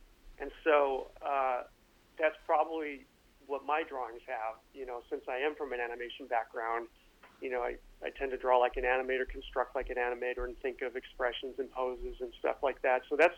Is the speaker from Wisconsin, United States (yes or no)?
no; Michigan, United States; a fellow by the name of Dan Jupe, who we grew up in Michigan, but I met him.